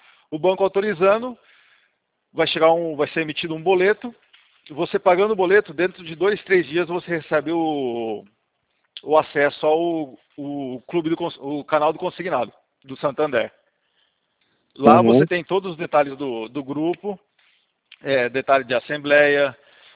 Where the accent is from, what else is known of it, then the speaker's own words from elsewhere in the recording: Bauru, São Paulo, Brazil; Eu sou de Bauru